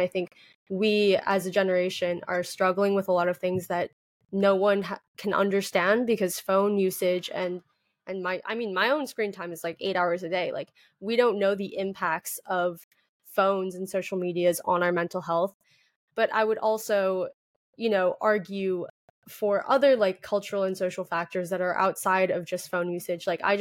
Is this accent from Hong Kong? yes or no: yes; Hong Kong; now in Los Angeles, United States; Even coming from such an international city like Hong Kong, moving